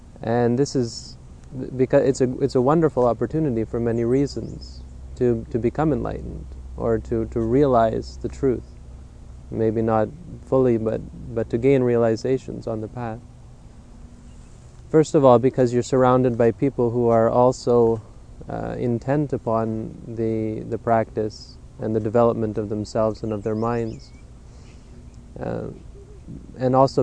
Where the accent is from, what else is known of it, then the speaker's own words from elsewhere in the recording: Ontario, Canada; This is my first time being to the Prairie Provinces. I'm from Ontario, but it's just like home.